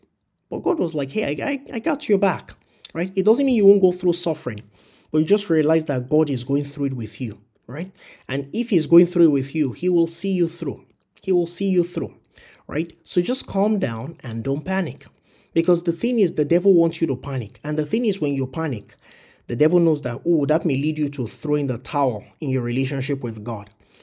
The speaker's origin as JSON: {"language": "English", "country": "Nigeria", "said": "you know, I come from Nigeria."}